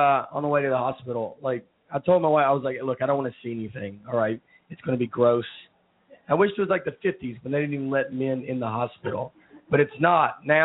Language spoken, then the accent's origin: English; Tennessee, United States; also born or lived in New York; We were living in New York when my daughter was to be born, but I'm from Tennessee. So we flew home, and my daughter was born in Tennessee.